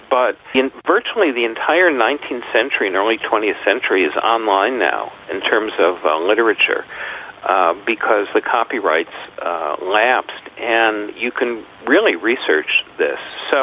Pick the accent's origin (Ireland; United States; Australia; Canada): United States; Chicago, Illinois; I grew up in Chicago, and as a boy, I was taken to Springfield